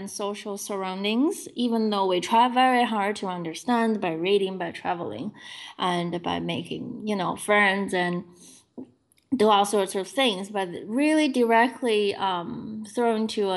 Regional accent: China; English is a second language; moved away as an adult; also born or lived in New York / Rome / Chicago; now in Providence, United States; I grew up in China and moved to the United States, to New York, in 2005 to study at Columbia University. That was my first city outside China.

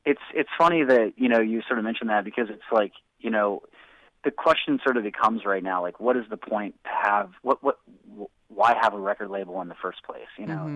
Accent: West Virginia, United States; here we are, we're from West Virginia, and there's a lot of talent here.

